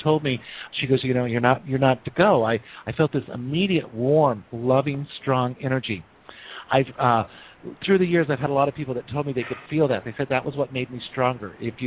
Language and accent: English; Laramie, Wyoming, United States; everyone knows I'm from Laramie, Wyoming. If you discuss this up in the Rocky Mountains, you know, back in, I'll give you my age, 40 years ago, it was not pretty.